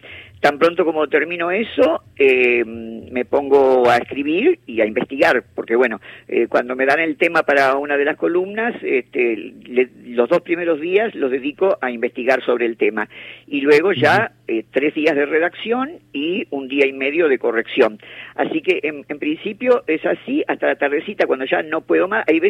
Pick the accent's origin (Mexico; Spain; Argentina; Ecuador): Argentina; soy argentina, y he sufrido en mi larga vida 7 golpes militares.